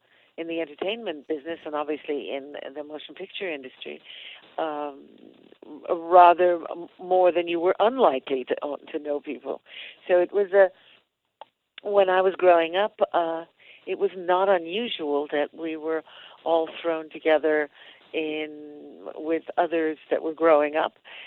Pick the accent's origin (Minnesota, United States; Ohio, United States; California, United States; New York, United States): California, United States; Hollywood; born there; I'm a Hollywood person. I mean, I was born in Hollywood in the 1940s, and it was a very small town.